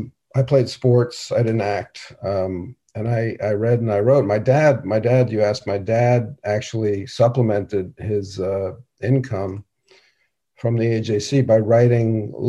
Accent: New York City, New York, United States; New York City.

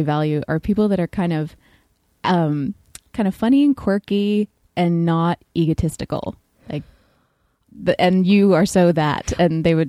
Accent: California, United States; Because when you're, like, growing up in California, it's all this very kind of underground, hush-hush, you know, criminal thing.

